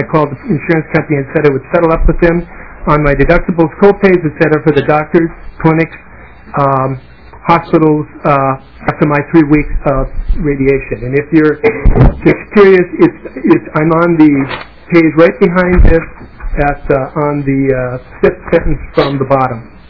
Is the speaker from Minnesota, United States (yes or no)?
yes; Northfield, Minnesota, United States; I'm from Northfield, Minnesota